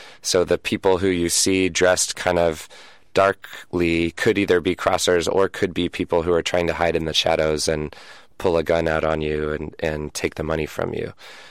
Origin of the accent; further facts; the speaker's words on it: Washington, United States; I grew up in Washington State with a lot of trees.